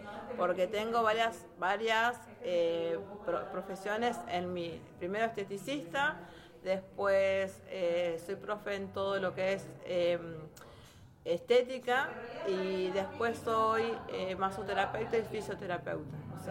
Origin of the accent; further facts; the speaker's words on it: San Clemente del Tuyú, Buenos Aires Province, Argentina; born there; San Clemente del Tuyú, Los Pagos del Tuyú.